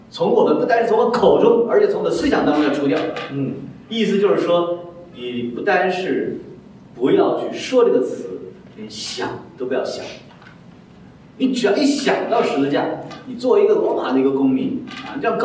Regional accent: China

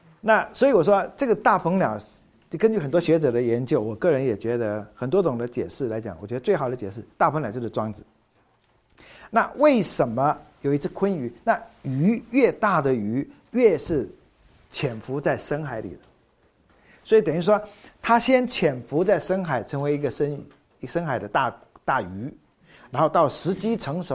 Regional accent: Taiwan; born there; 像我们这种就是第一代到台湾的第一个，所以我妹妹没有。我两个老哥都是福建出生的，我是第一个台湾出生的，所以才有

